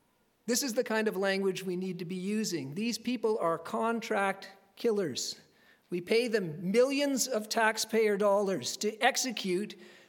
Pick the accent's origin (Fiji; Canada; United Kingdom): Canada; Now, it used to be that when I, as a Canadian citizen, would go abroad, it would be something that we would regularly do.